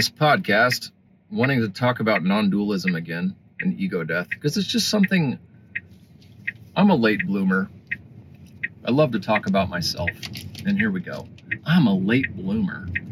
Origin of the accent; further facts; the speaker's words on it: California, United States; I'm in my hometown pretty much always. So I don't know how people drive in other states. I have no fucking clue. But here in California, we do not make full stops at stop signs.